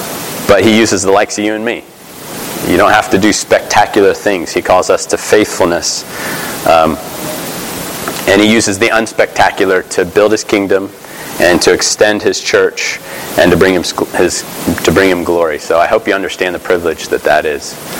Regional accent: Phoenix, Arizona, United States; I grew up in Phoenix, which is in the Pacific Coast Presbytery. Yep. And so first 18 years of my life was spent in this presbytery.

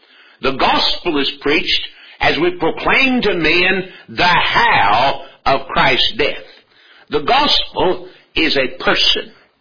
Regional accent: the South, United States; accent: Southern; Just in case you can't tell it by my accent, and I haven't given it away in conversation, which I hope I have in both cases, I'm not only an American, I am a Southern American.

